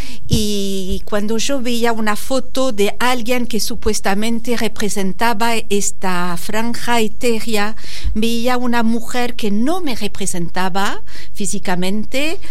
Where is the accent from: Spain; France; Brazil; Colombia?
France; Spanish is a second language; moved away as an adult; now in Argentina; Sigo después de casi 30 años viviendo en Argentina con mi acento. Vine por amor